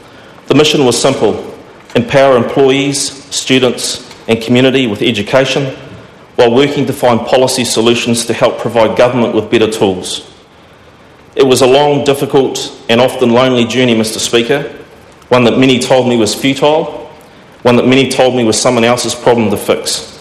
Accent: Whangarei, Northland, New Zealand; also born or lived in Auckland; My early years were spent in Auckland before we as family moved to Whangarei, and I'm a product of Whangarei Boys High School.

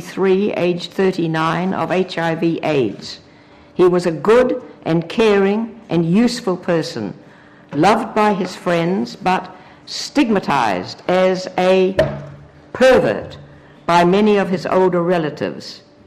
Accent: Taranaki, New Zealand; I am 87 years old. I grew up in South Taranaki, where homosexuality was regarded as a criminal offence simply waiting to happen.

